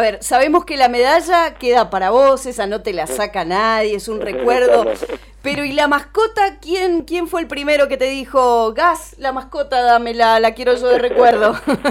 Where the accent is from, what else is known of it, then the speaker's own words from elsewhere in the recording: Mendoza, Argentina; como mendocinos y como argentinos orgullosos